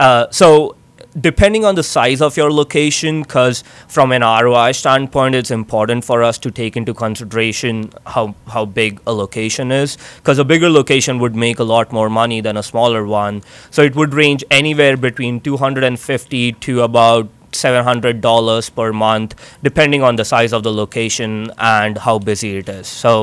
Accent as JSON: {"language": "English", "town": "Mumbai", "region": "Maharashtra", "country": "India", "said": "Yeah, and I come from Mumbai. I've been seeing first-hand parking problems all my life."}